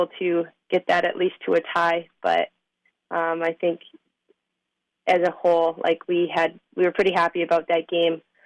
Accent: North Dakota, United States; I'm actually from North Dakota. And so I kind of knew, like, growing up, I knew like Hockey Day Minnesota was a big thing.

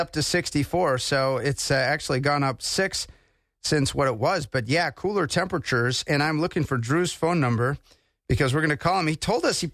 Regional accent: Wisconsin, United States; I'm a Packers fan. And he's from New Ulm, Minnesota. I'm from Wisconsin.

